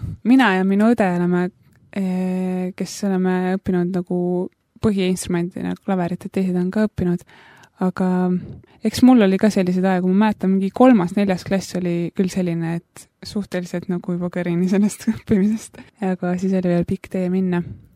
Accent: Kohila, Rapla County, Estonia; Ma olen siis pärit Kohilast

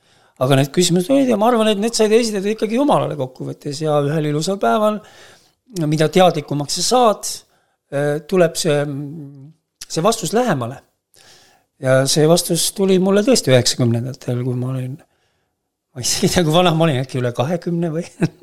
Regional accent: Võru, Võru County, Estonia; ma olen põline võrukas, küll õpingute aastat ja nagu ikka noored inimesed käivad teistes linnades ja elavad võibolla ajutiselt mujal või töötanud mujal, aga elan ikkagi Võrus.

